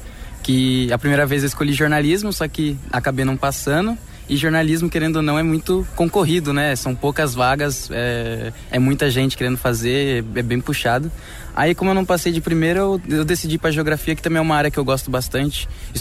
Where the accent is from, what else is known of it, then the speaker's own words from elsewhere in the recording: Santos, São Paulo, Brazil; born there; now in Cambé, Brazil; Eu sou nascido em Santos, mas eu moro em Cambé há 5 anos já.